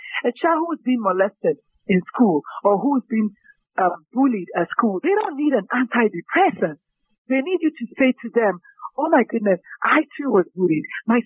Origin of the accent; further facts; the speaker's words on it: Nigeria; I'm a Nigerian. In Nigeria, we don't have as many street lights